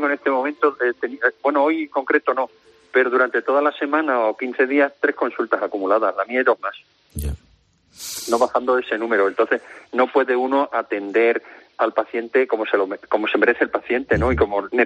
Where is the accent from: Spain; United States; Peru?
Spain; Extremadura; en mi tierra, Extremadura